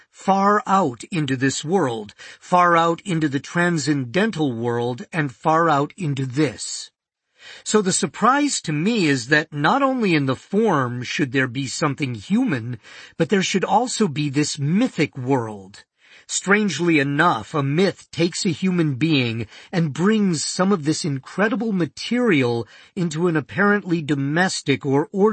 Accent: Minnesota, United States; I'm from Minnesota. I have an I-thou relationship with plant things.

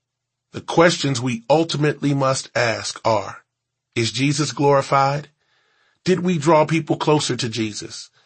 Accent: Cincinnati, Ohio, United States; also born or lived in Houston / Atlanta / New Jersey / Greenville; Why there and not my hometown of Cincinnati? Why not Houston or Atlanta or New Jersey or any of the other cities I've lived in?

